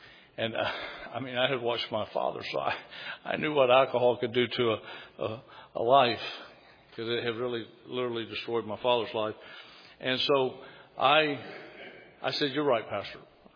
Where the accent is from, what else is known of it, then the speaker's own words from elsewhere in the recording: Georgia, United States; Because you see, I'm from Georgia. I had to go all the way to Japan to get saved.